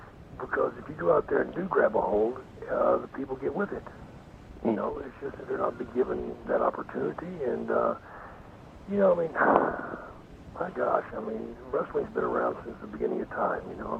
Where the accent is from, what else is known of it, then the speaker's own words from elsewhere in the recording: United States; Well, I'm an American. That helps. I got fed up with the bad food, the bad weather, and, 3.5 years was long enough.